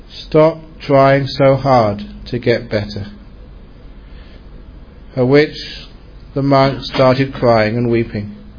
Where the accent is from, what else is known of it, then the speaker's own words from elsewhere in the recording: Cambridge, East of England, United Kingdom; also born or lived in Thailand; I grew up with him in Thailand, and we were very good friends because he was from Oxford and I was from Cambridge.